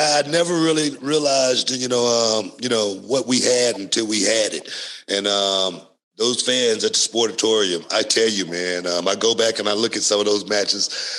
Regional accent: Texas, United States; also born or lived in Louisiana; I grew up in Texas. I was born in Louisiana, and I never dealt with racism a whole lot coming up as a kid or anything like that.

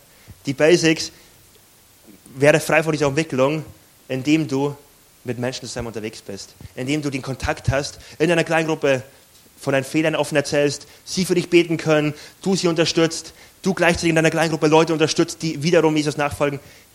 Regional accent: Bavaria, Germany; Ich komme aus Bayern, da ist alles sehr katholisch.

